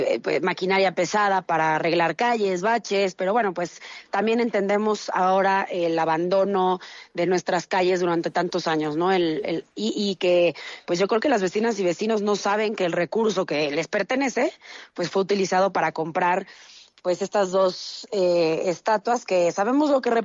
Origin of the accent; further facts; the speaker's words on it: Mexico; que soy mexicana, ¿no?